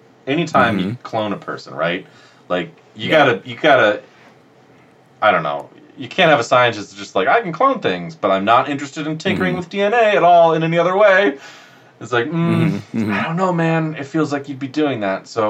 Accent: United States; And as an American, I will shamelessly lean into this idea.

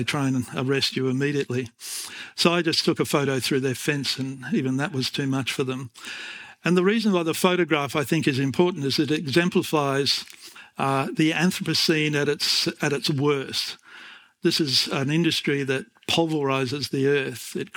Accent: Perth, Western Australia, Australia; a bird-loving, nature-loving boy growing up in Perth, the most isolated capital city in the world, ended up writing a book about earth emotions.

